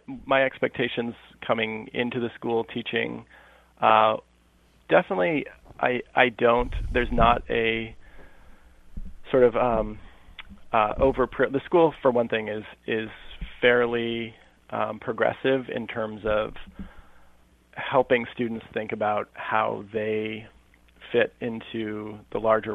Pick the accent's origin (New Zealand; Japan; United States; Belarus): United States; South Pasadena, California; So I grew up in Pasadena till about first grade and went to private school in first grade. And then my family moved to South Pasadena because the public school system there is pretty good.